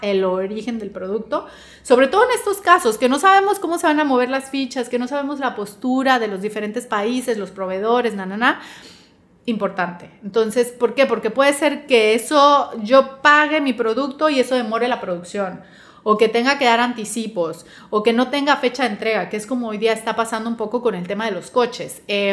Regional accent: Mexico; yo como importador mexicano, yo estoy aquí en mi casa

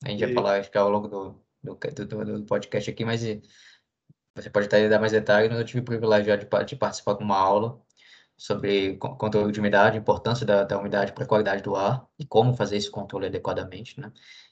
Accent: Brasília, Federal District, Brazil; Eu sou de Brasília, comecei lá com o escritório de Brasília, na área comercial.

